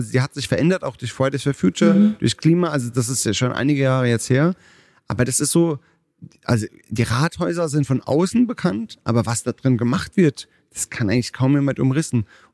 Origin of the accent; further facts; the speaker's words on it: Rhineland-Palatinate, Germany; ich bin kein Stuttgarter, sondern Pfälzer.